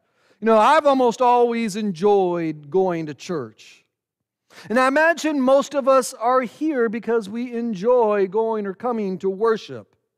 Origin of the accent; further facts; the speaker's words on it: Oklahoma, United States; And while I was born and raised in Oklahoma, I consider myself an Arkansan.